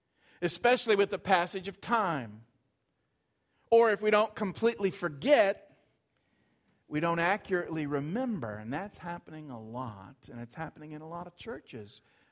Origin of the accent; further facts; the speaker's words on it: Marietta, United States; I haven't been down to my hometown of Marietta for, I don't believe I've been down since I've been here.